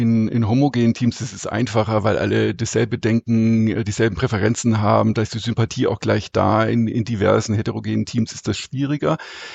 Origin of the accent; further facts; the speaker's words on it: Altensteig, Baden-Württemberg, Germany; also born or lived in Rhineland; Ich bin geboren im Rheinland, ne, unter sehr extrovertierten und freundlichen und humorvollen, optimistischen Menschen und dann von meinen Eltern in den Schwarzwald, in das schöne Städtchen Altensteig, verschleppt worden, in Anführungszeichen.